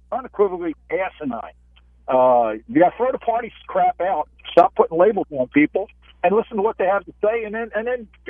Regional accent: United States; I'm an American. I'm a registered Republican.

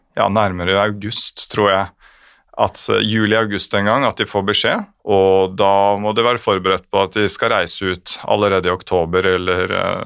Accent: Oslo, Norway; Jeg født og oppvokst I Oslo, 41 år gammel.

